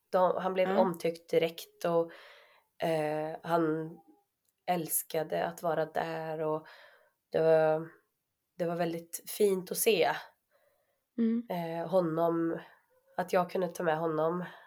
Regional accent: Sweden; born there; Jag är född i Sverige.

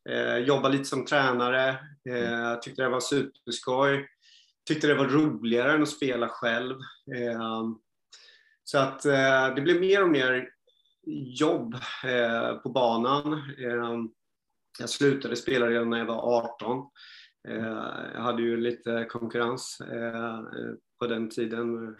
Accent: Norrköping, Östergötland, Sweden; Jag är född och uppvuxen i Norrköping. Och det var väl där det började.

